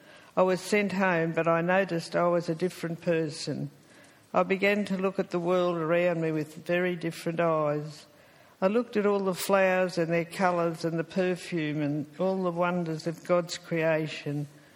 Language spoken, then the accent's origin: English; Melbourne, Victoria, Australia; born there; I was born in Essendon Private Hospital.